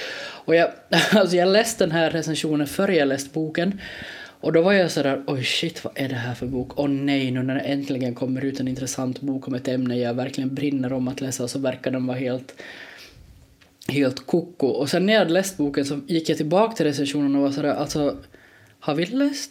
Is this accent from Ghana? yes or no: no; Finland; kanske speciellt som finlandssvensk.